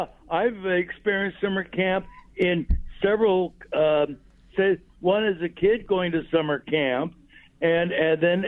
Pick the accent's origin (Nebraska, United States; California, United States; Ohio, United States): California, United States; Paso Robles; growing up in Paso Robles, the San Luis Gia Council had a camp, Nacimiento.